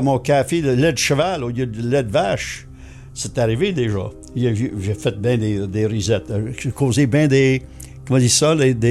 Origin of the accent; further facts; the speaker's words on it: Ontario, Canada; French is a second language; now in Val-d'Or, Canada; Je suis un importé, disons. Je suis importé de Ontario. J'ai appris mon français ici, à Val-d'Or, et puis ça fait 47 ans. Je suis ici deux minutes, là, depuis 1948, hein. Ça s'en vient sur 48 ans. Arrivé ici en 1958.